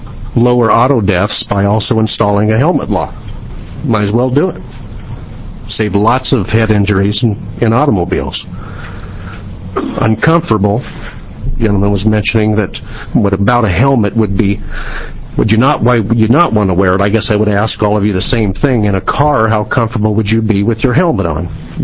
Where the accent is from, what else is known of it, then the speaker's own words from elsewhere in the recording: Salem, Oregon, United States; from Salem